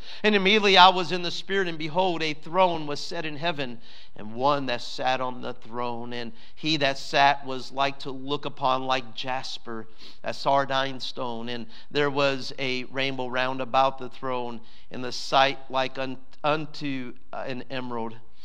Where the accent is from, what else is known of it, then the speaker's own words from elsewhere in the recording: Texas, United States; Well, I tell them I'm from Texas.